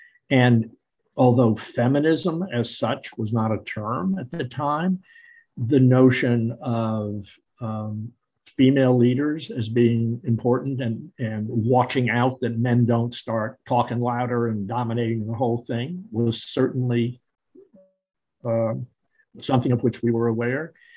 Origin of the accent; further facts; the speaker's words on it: Palo Alto, California, United States; It happened that when I was growing up in Palo Alto, the church of which I was a part, during those years, built